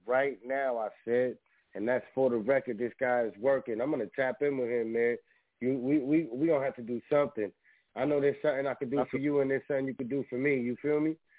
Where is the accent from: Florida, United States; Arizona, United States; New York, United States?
New York, United States; Bronx; I'm from the Bronx, man. I'm out in the Midwest right now, though.